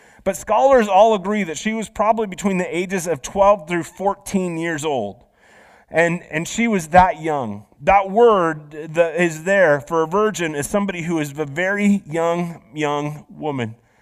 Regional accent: Ireton, Iowa, United States; I mean, I grew up in Iowa. I grew up in a town of like 500, okay? I actually lived in the country, but the town of Ireton that I called home literally was 500 people.

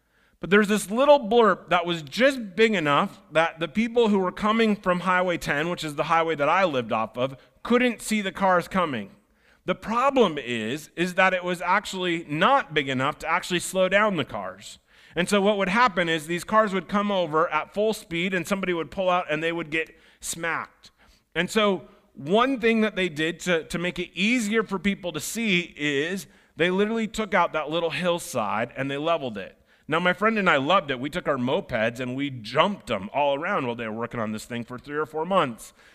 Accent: Sioux Center, Iowa, United States; I grew up in Iowa. I grew up in a little town called Sioux Center. Well, I lived in between Sioux Center and Ironton.

